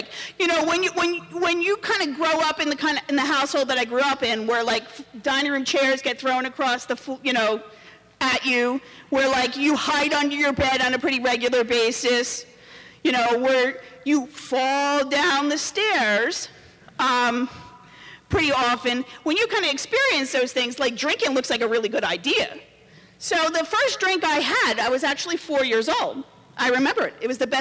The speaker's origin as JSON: {"language": "English", "region": "New Jersey", "country": "United States", "tie": "born or raised there", "said": "I'm one of five kids. I grew up in Essex County, New Jersey."}